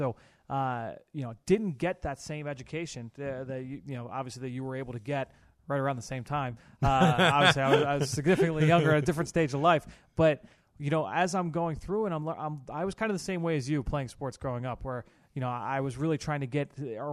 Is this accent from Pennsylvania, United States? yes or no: yes; Philadelphia, Pennsylvania, United States; living in Philadelphia, and I grew up in Philadelphia, I grew up a diehard Eagles fan